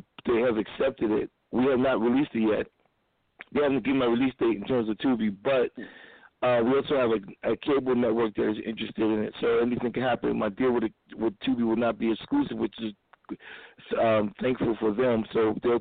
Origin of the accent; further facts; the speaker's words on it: East Coast, United States; moved away as an adult; now in California, United States; I grew up on the East Coast. I did move out to California in '92 after college.